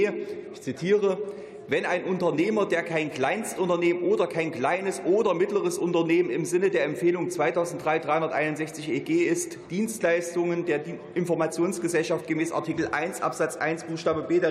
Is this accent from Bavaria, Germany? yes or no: no; Thuringia, Germany; Ich komme ja aus Thüringen.